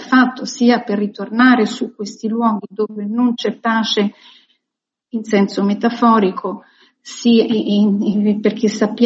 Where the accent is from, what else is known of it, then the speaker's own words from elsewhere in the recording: Israel; io sono cresciuta in Israele, siamo cresciuti così